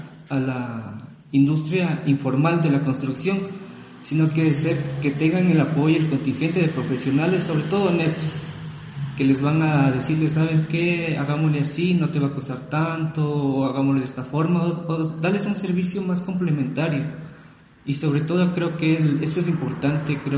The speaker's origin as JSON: {"language": "Spanish", "country": "Ecuador", "lives_now": "Riobamba, Ecuador", "said": "soy ecuatoriano. Soy ecuatoriano, tengo 35 años … soy ingeniero civil, soy ingeniero en diseño gráfico. Y pues acá, ahorita resido en Riobamba, que es una bella ciudad"}